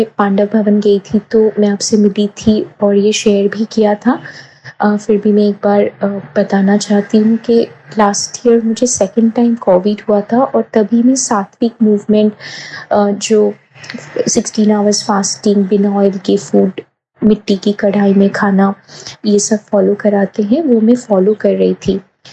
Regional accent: Mumbai, Maharashtra, India; मैं मुंबई से हूँ। एज 40

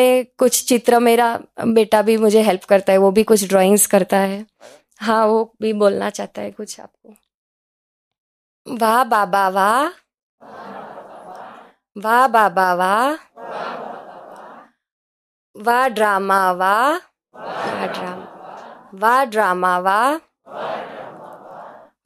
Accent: Surat, Gujarat, India; और मैं सूरत से हूँ

